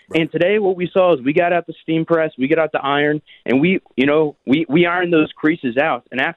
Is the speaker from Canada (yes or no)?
no; St. Louis, Missouri, United States; You know, I'm from St. Louis, so the Cards, we had their home opener today.